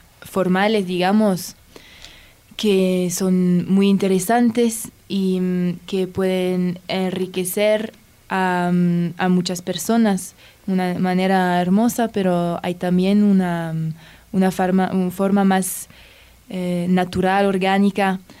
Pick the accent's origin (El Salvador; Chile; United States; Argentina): United States; Baltimore, Maryland; Spanish is a second language; Yo vengo de Baltimore, y hay diferentes proyectos similares allá.